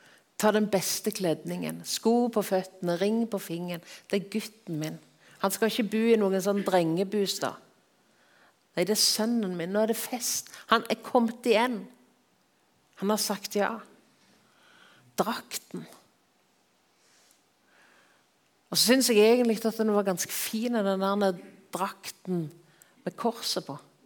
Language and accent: Norwegian; Rogaland, Norway; Jeg synes jo det litt stas som Jærbu at en av de virkelig flinke fotballspillerne fra Jæren.